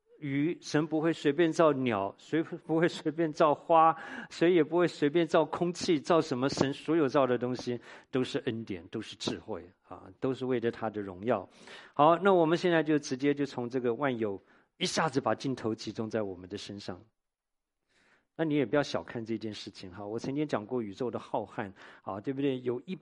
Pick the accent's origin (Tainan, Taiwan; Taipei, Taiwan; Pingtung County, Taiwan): Tainan, Taiwan; 他这一辈子没有离开过我的家乡台南的啊